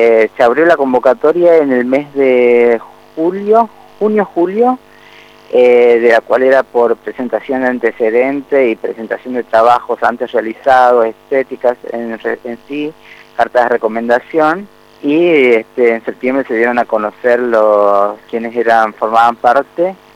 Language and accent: Spanish; Jujuy, Argentina; born there; moved away as an adult; now in Tucumán, Argentina; nací en Jujuy, departamento Valle Grande precisamente, y hace 6 años que me mudé a la provincia de Tucumán